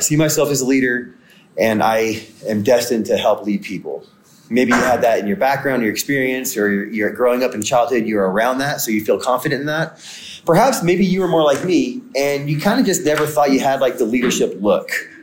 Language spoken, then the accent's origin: English; Oklahoma, United States; So I grew up mostly in Oklahoma. And then, so part of my leadership journey began there.